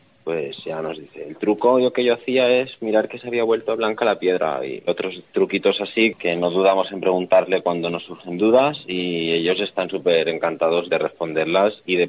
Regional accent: Valencian Community, Spain; Venimos del Comtat, que es una comarca del interior de Alicante que se caracteriza mucho por la actividad agrícola

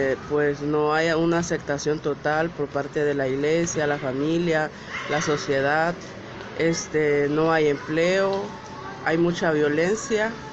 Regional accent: Honduras; now in Mexico; soy un hombre trans y soy de Honduras.

